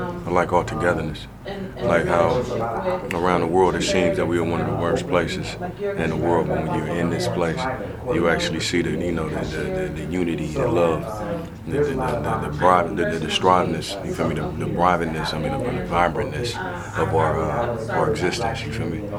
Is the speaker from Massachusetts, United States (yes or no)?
no; Oakland, California, United States; From growing up in Oakland, it made me diverse and very understanding of different lives